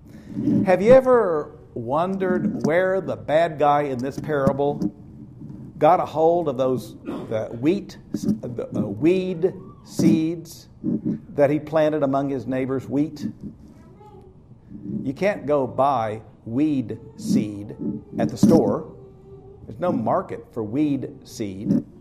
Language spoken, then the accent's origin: English; Ponca City, Oklahoma, United States; I was 18 at the time, working on a farm outside my hometown, which is Ponca City, Oklahoma, a town in northern Oklahoma, about 20 miles from the Kansas line.